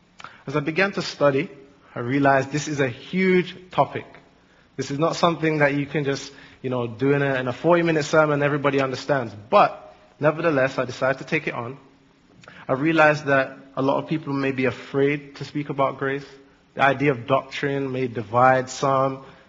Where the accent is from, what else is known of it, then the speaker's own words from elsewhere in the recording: England, United Kingdom; also born or lived in Jamaica; I did grow up in Jamaica and moved to England. And so I did most of my growing up in England.